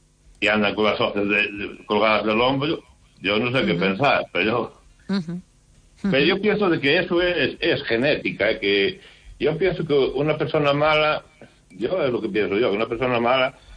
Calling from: Narón, Galicia, Spain

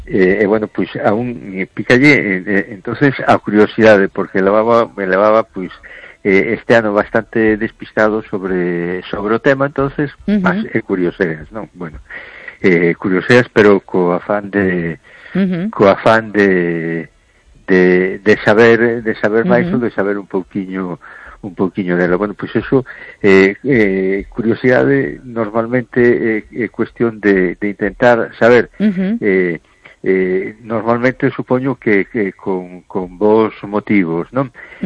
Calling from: A Coruña, Galicia, Spain; de Coruña

